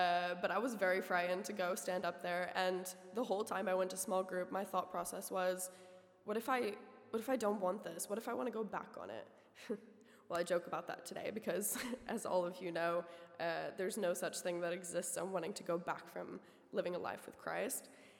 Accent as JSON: {"language": "English", "country": "United States", "tie": "born or raised there", "moved": "as an adult", "lives_now": "Netherlands", "said": "So I grew up in America for 18 years, and I didn't know God. My family wasn't full of faith or religious or anything. And then I came to Holland."}